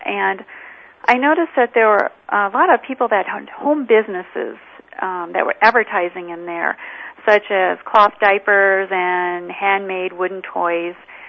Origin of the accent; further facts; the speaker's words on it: Midwest, United States; I grew up in the Midwest, and I had allergies as a child.